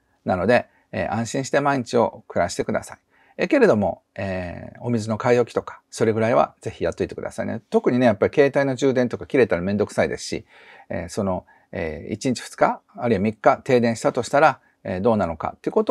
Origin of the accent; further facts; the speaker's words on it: Kobe, Hyogo, Japan; 僕は神戸出身なので、